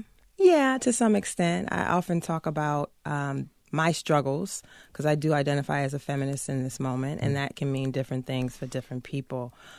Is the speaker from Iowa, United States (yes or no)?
no; New Orleans, Louisiana, United States; And so I grew up on Xavier's campus. And New Orleans is a special place.